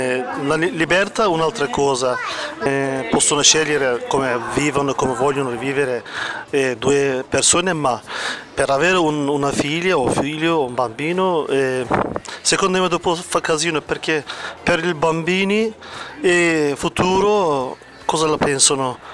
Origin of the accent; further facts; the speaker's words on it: Turkey; Italian is a second language; now in Lugano, Switzerland; abito a Lugano e sono turco.